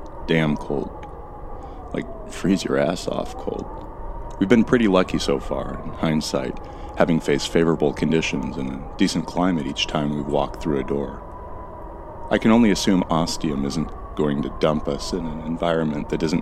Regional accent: California, United States; as a Californian who doesn't spend winter holidays in Tahoe or the Sierras

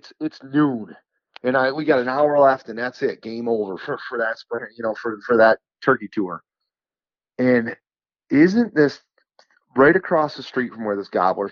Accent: New York, United States; I said, I'm from New York. I'm a turkey hunter.

